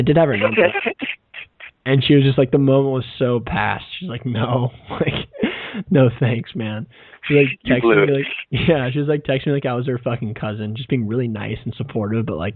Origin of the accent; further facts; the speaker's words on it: San Francisco, California, United States; I'm from San Francisco, and I think that impressed her.